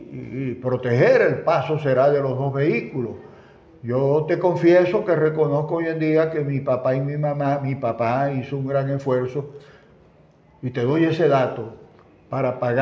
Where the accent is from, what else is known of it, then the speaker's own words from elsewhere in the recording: Mérida, Venezuela; Yo, cuando vine de Mérida, recibí un pergamino